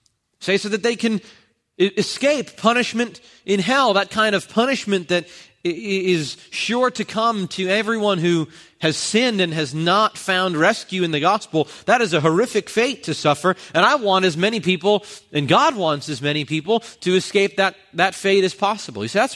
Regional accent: New Jersey, United States; in the church that I grew up in Central New Jersey

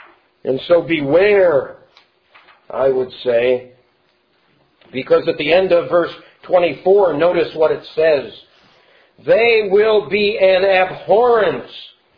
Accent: Kansas, United States; and since we're from Kansas and the Big 12 out there

